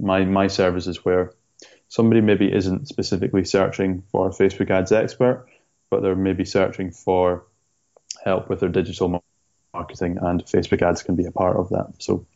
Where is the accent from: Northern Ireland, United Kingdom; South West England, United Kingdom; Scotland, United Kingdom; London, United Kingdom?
Scotland, United Kingdom; But I like to tell the story that since I'm from the Shetland Islands, surrounded by big cliffs and blue seas, so that's where the name can come from.